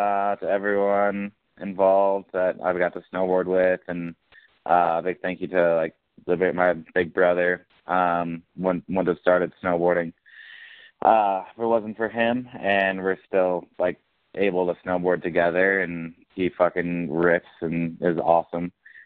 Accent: Wausau, Wisconsin, United States; was to my hometown in Wausau, Wisconsin.

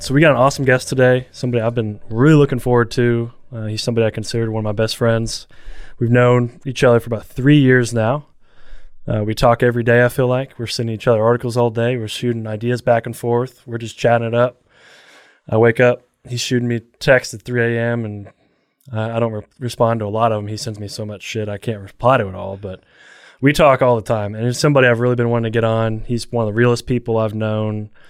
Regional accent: Elizabethtown, United States; I'm from Elizabethtown, and here's this entrepreneur being honored that I didn't know.

